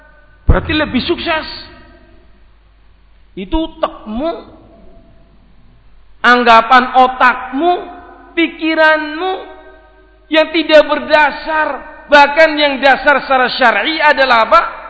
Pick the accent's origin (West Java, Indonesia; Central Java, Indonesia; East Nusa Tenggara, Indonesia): Central Java, Indonesia; Banyumas; Karena saya orang Banyumasan, menduan itu favorit, Pak.